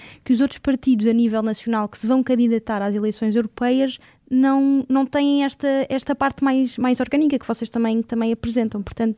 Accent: Portugal; se esse deputado alemão nos representa a nós enquanto portugueses ou não

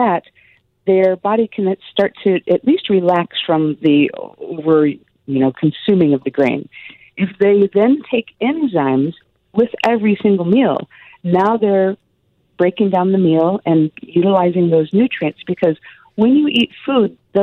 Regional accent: Midwest, United States; I grew up in the Midwest. We used to go apple picking

